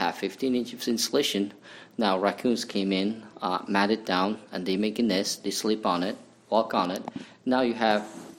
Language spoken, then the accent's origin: English; Uzbekistan; I'm from Central Asia, Uzbekistan.